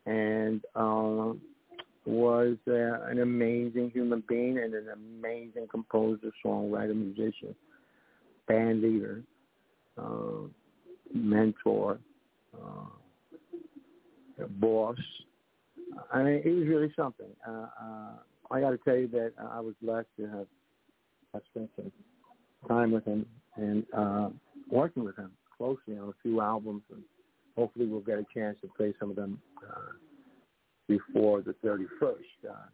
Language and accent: English; Bronx, New York, United States; when I was growing up in the Bronx in the 50s